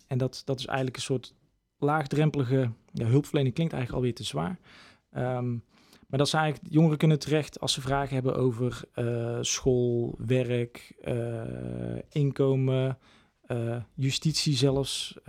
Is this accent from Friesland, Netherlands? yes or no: no; Breda, North Brabant, Netherlands; Ik kom uit Breda. Daar heb ik ook mijn opleiding gedaan.